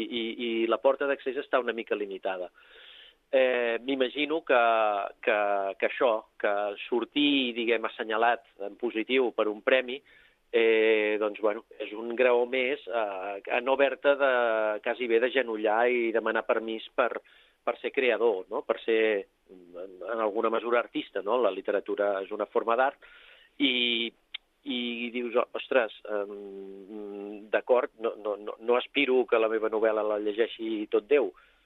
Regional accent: Castellar del Vallès, Catalonia, Spain; born there; jo a Castellà hi tinc un vincle indirecte perquè la meva mare era amiga de la llevadora, d'una llevadora de Castellà, i ens va fer anar a néixer allà a tots quatre germans.

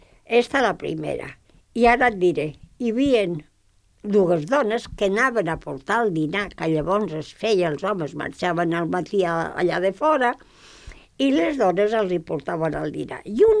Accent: Calaceit, Aragon, Spain; Perquè ella sap que jo marxo a les estius al meu poble.

